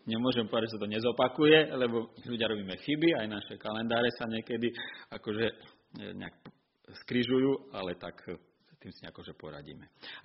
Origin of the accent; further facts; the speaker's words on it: Mokroluh, Prešov Region, Slovakia; keď začínali zhromaždenia v Mokroluhu, v mojej rodnej dedine